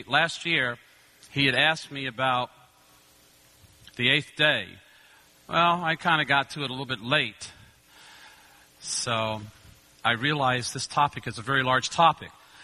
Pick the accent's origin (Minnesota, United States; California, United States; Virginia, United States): Virginia, United States; Richmond; from Richmond, Virginia.